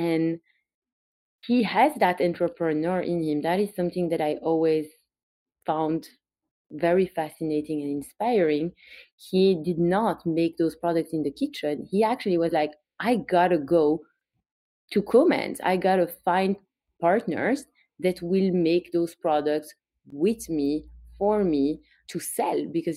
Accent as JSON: {"language": "English", "country": "Belgium", "second_language": "English", "lives_now": "United States", "said": "You can hear it from my accent. I'm from Belgium"}